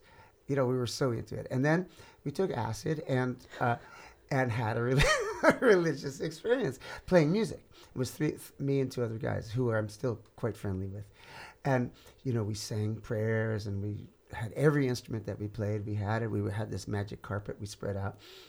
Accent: New York, United States; I had been quite interested in Indian music as I was growing up in New York.

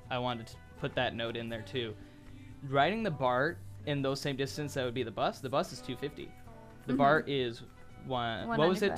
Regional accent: Los Angeles, California, United States; but you have to remember we're from Los Angeles. We've never used public transportation.

